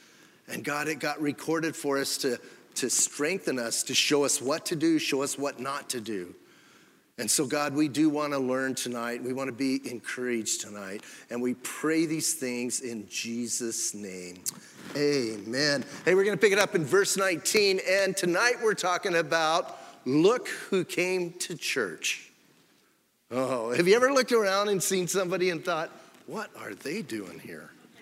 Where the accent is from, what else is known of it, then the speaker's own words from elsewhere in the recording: Bisbee, Arizona, United States; I grew up, I don't know how many of you know, I grew up in Bisbee. Born and raised in Bisbee, grew up in Bisbee, got saved in Bisbee, which is kind of amazing.